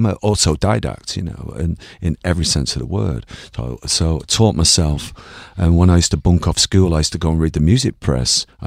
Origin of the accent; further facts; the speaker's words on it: Ireland; Completely accidental. I think it's because I'm Irish. Yeah, I'm the only Irish High Life musician.